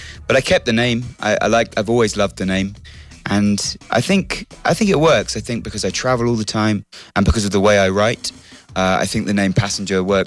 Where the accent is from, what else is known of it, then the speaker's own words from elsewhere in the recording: Brighton, South East England, United Kingdom; So I started in my hometown in Brighton in England, and I loved it.